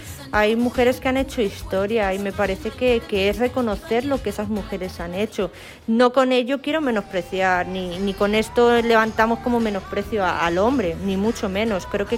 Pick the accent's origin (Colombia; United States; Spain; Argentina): Spain; Madrid, Community of Madrid; also born or lived in Tudela; Yo soy de Tudela, de Pamplona. Y bueno, pues me crié en Madrid y me enamoré de esta tierra y me vine para acá.